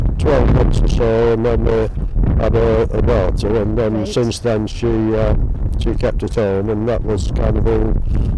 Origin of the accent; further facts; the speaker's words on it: Bolton, North West England, United Kingdom; also born or lived in Preston / Farnworth; I was born in Bolton. I was there about 2 years, and then we moved from there to Preston.